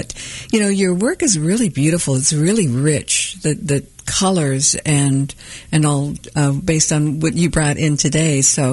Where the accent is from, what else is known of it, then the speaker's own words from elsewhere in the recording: Kansas City, Missouri, United States; I grew up in the South Kansas City.